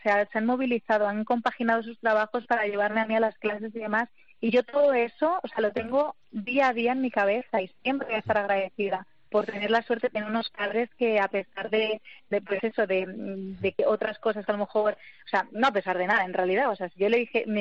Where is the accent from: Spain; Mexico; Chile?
Spain; Madrid, Community of Madrid; Yo soy de Madrid, soy de aquí. Lo que pasa es que tengo mi nombre, que es vasco, y mi padre es de San Sebastián. Entonces tengo familia en San Sebastián y familia aquí en Madrid.